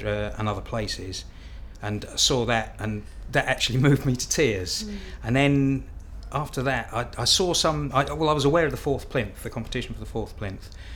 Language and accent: English; Crawley, South East England, United Kingdom; My date of birth is the 6th of April 1956 and I come from Sussex, Crawley in fact.